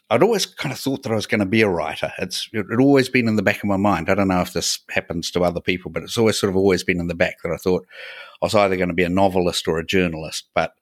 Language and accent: English; Auckland, New Zealand; also born or lived in Dunedin, New Zealand; I'm from Auckland, New Zealand. This is where I grew up. I was actually born down in Dunedin. And I live in Auckland now, although I have spent quite a few years living in different countries around the world.